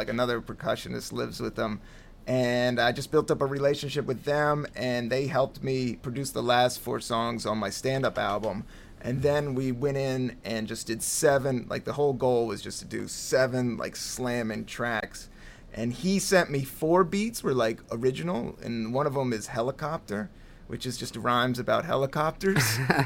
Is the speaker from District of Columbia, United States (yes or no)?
yes; Washington, District of Columbia, United States; From my hometown, DC style.